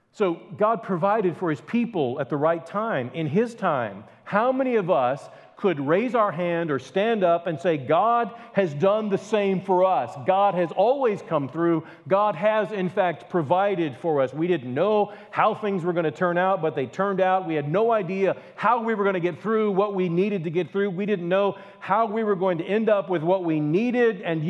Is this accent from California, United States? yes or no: no; Illinois, United States; Westview Baptist Church in Belleville, Illinois. It was pretty close to my hometown.